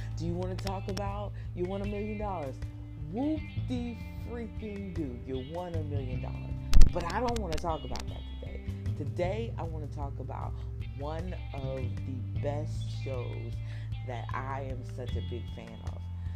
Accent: New Jersey, United States; also born or lived in Newark; And I call myself … because I was born in Newark, New Jersey, but raised in South New Jersey.

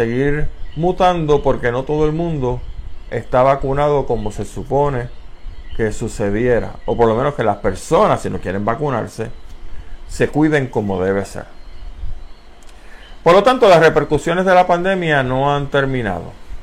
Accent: Puerto Rico; como puertorriqueño que vive aquí y quiere lo mejor, igual que yo, para su familia.

